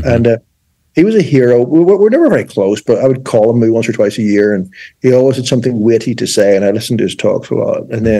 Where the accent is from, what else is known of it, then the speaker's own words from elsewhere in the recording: Ireland; when I was growing up in Ireland.